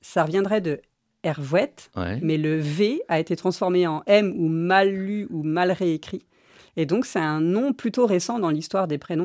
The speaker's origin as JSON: {"language": "French", "town": "Nantes", "region": "Pays de la Loire", "country": "France", "said": "Je suis nantaise."}